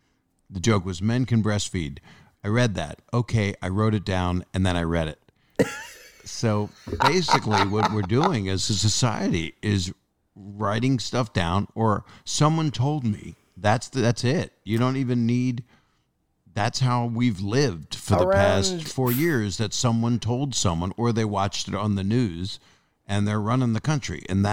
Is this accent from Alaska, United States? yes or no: no; Philadelphia, Pennsylvania, United States; I'm from Philly.